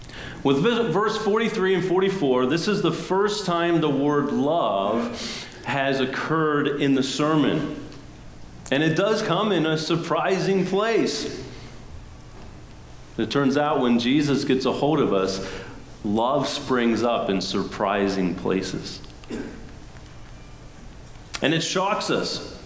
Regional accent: Pennsylvania, United States; I grew up in Pennsylvania and surrounded by Amish.

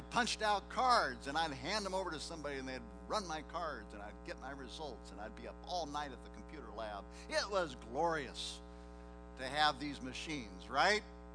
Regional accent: Nebraska, United States; When I grew up in Nebraska, I learned to ski on a hill in Iowa.

